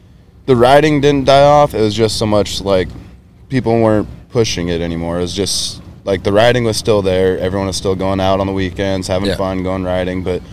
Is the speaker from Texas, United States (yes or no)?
no; Kenai, Alaska, United States; Yeah, I'm over from Kenai, Alaska, which is like 2 hours south of Anchorage.